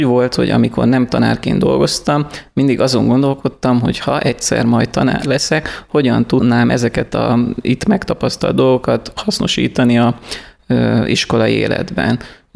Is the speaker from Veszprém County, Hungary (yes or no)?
no; Vésztő, Békés, Hungary; Én Békés megyéből származom, egész pontosan egy kis településről, Vésztőről, ami a megye északi felén található.